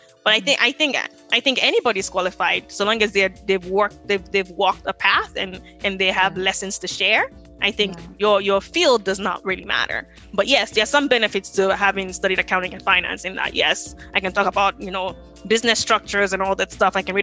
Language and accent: English; Nigeria; English is a second language; maybe at least I was coming from Nigeria where there's no credit card.